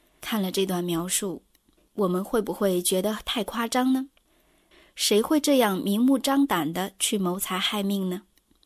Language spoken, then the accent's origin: Chinese; China; 我们中国人正是因为不敬畏神，所以才会有这么多假冒伪劣产品